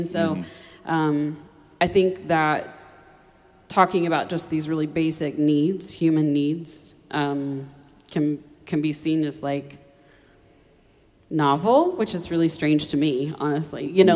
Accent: Oklahoma, United States; Well, yeah, I grew up in Oklahoma. I grew up in a family that was both Citizen Potawatomi

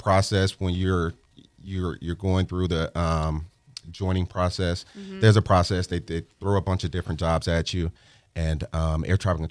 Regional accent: Detroit, Michigan, United States; I, like everyone else from back home, I am a very proud Detroiter, Detroit, Michigan, born and raised.

